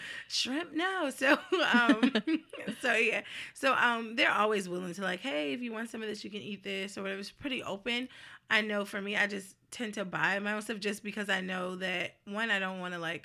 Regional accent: New Jersey, United States; because they know I am from New Jersey, so they're like, if you need to go home, just let us know.

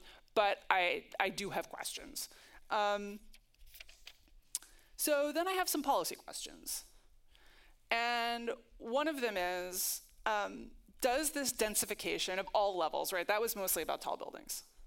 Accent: Manhattan, New York, United States; I grew up in Manhattan, and my mom had two kids because I grew up in Manhattan.

